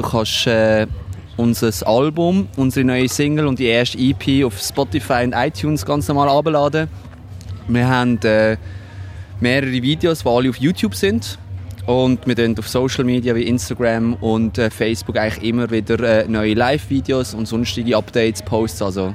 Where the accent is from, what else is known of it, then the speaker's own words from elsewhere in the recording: Baden, Aargau, Switzerland; Baden aus dem Kanton Aargau.